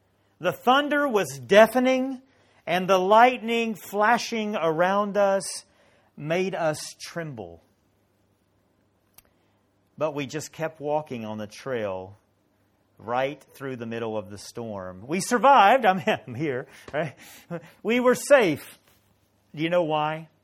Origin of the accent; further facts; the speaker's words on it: Tennessee, United States; Many of you know I come from Tennessee and from the Appalachian Mountains. Grew up doing a lot of hiking.